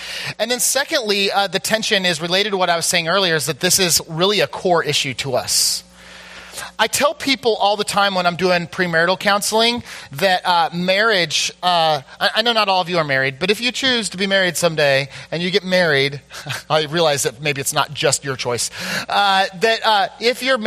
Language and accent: English; United States; Because I think that as an American, I've bought so long into this idea that if I have wealth, it'll be good.